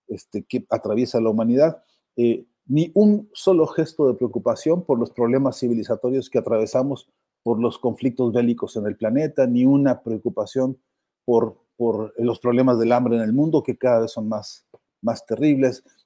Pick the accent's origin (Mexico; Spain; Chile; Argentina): Mexico; porque siendo mexicano aquí y ahora